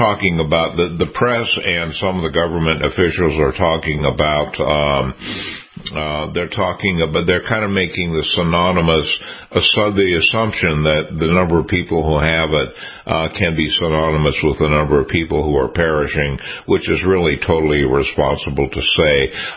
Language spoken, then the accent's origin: English; Seattle, Washington, United States; I was born and raised in Seattle, Dr. Lieberman, and I want to say that the city is not the city that I grew up in.